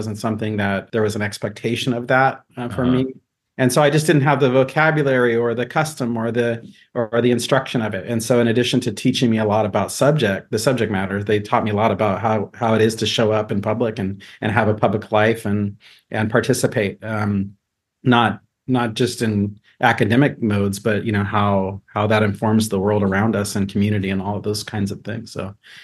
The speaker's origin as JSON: {"language": "English", "town": "Paso Robles", "region": "California", "country": "United States", "tie": "born or raised there", "said": "But I grew up in Paso Robles, California."}